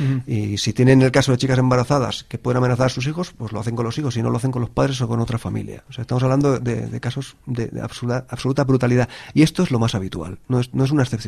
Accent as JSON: {"language": "Spanish", "town": "Barcelona", "region": "Catalonia", "country": "Spain", "said": "nosotros que somos de Barcelona"}